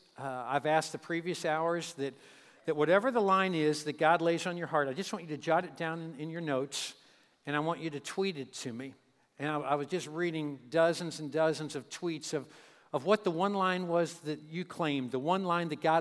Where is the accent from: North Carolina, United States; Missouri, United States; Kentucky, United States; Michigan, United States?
Kentucky, United States; as Chuck just said, I am from Kentucky, and Kentucky is a little different than California.